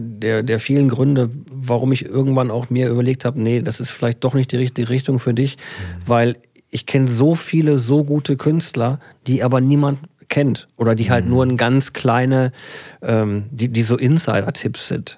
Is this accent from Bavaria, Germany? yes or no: yes; Bavaria, Germany; born there; ich bin ein gebürtiger Bayer.